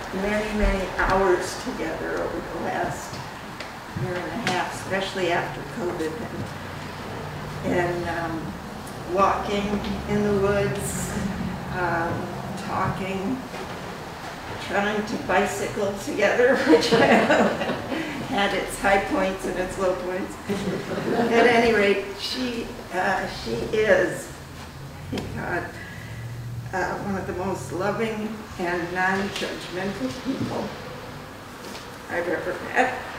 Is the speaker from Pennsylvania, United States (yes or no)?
yes; Pennsylvania, United States; my best friend growing up in Pennsylvania is named Donna